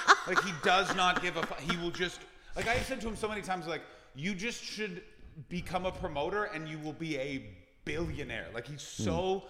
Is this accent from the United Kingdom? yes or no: no; Canada; although I'm Canadian